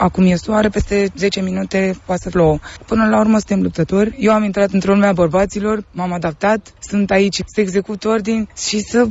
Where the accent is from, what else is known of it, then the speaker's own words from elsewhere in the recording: Craiova, Dolj, Romania; am 32 de ani, sunt din Craiova.